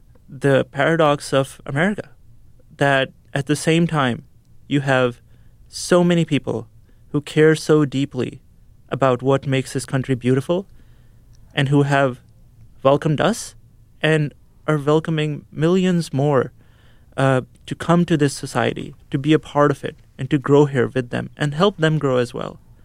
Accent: Pakistan; I will tell them I'm from Pakistan, so that they will know, and others will know that we are here

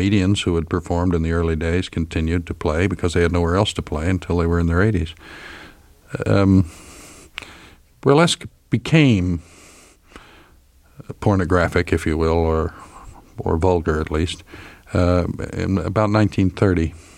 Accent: Philadelphia, Pennsylvania, United States; I grew up in Philadelphia.

